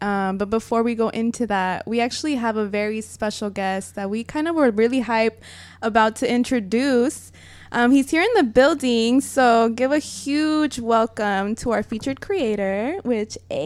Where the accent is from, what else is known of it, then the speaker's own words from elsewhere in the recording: San Diego, California, United States; He's actually from my hometown. He's from San Diego.